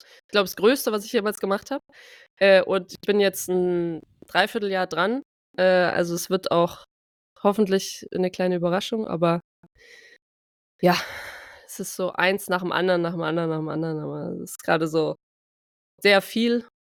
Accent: Trier, Rhineland-Palatinate, Germany; Kein Wunder, dass bei uns zu Hause in Trier Hochwasser war.

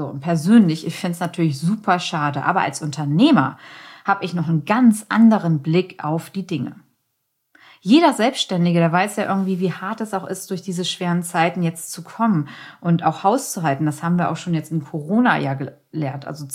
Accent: Hamburg, Germany; Ich kenne es seit Kindertagen als Hamburgerin.

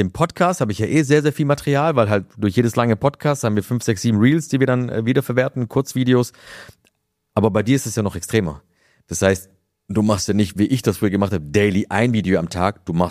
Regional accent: Ludwigshafen, Rhineland-Palatinate, Germany; born there; Nee, ich bin gebürtiger Ludwigshafener. Aber ich habe kroatische Wurzeln, Serbien, Bosnien, also ich komme so aus dem Balkan.

